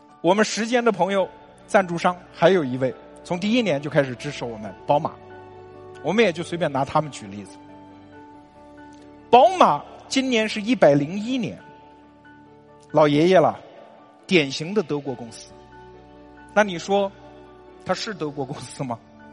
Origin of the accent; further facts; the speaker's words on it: China; 但是我们中国人只要有过拔河经验的人都懂吧